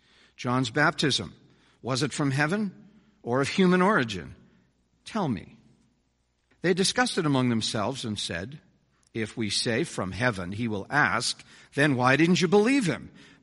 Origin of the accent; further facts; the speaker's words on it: Winnipeg, Manitoba, Canada; When I was growing up in Winnipeg in a good Mennonite home